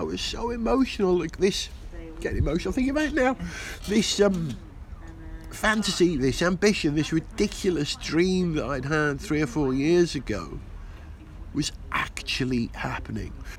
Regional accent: Wales, United Kingdom; I'm from North Wales originally, you see.

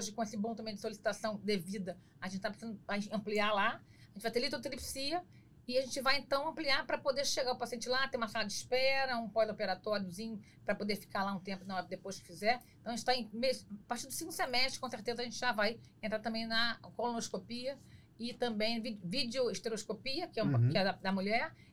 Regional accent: Nova Iguaçu, Rio de Janeiro, Brazil; Então, eu sou de Nova Iguaçu, então sei muito bem falar o quanto a Baixada Fluminense tinha essa dificuldade. Nasci lá, vim para o Rio

